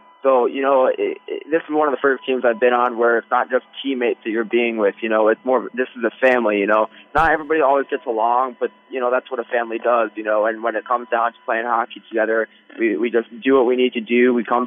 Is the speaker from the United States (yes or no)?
yes; Virginia, United States; I grew up playing in the Kettler Capitals Iceplex, which is the home of the Capitals, for their practice facility, and it's a great place to grow up, and I learned to skate there and everything